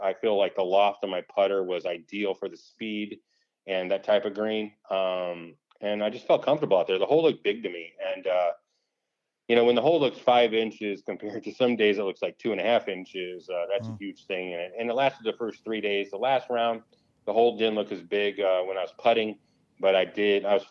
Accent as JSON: {"language": "English", "town": "St. Louis", "region": "Missouri", "country": "United States", "said": "So Hayden went to Missouri, which I'm from St. Louis originally."}